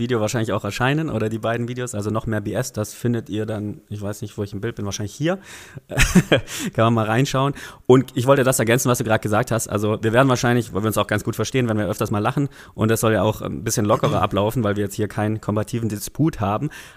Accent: Baden-Württemberg, Germany; accent: Swabian; Also ich schwebel so leicht, aber so der richtige Schwabe bin ich nie.

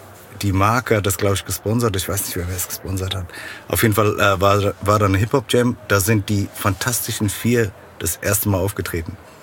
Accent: Frankfurt, Hesse, Germany; Frankfurt ist meine Heimatstadt, da bleibe ich auch. Hier ist ja auch mein ganzes Leben, die ganze Arbeit und alles ist hier.

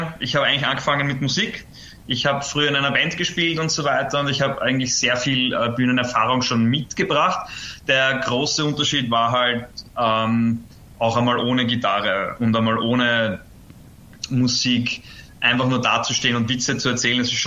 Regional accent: Vienna, Austria; ich bin aus Wien

